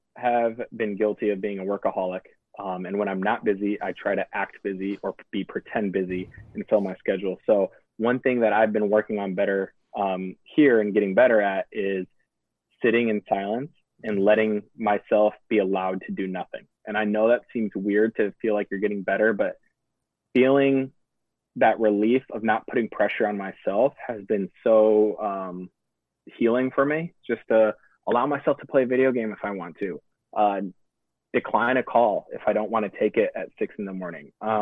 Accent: Illinois, United States; I grew up in Illinois on a farm, so technically I am too

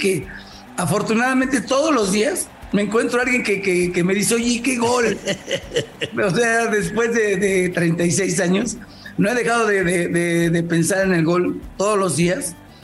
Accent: Mexico; estoy muy contento, como mexicano, como Puma, como representante del fútbol mexicano

